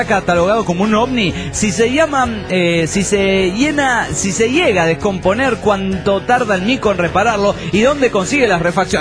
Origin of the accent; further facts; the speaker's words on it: Mexico City, Mexico; del DF mexicano.